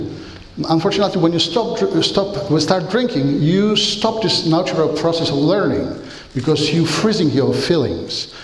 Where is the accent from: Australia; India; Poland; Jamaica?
Poland; English is a second language; So I am originally from Poland. You know, Poland is this country behind the German border.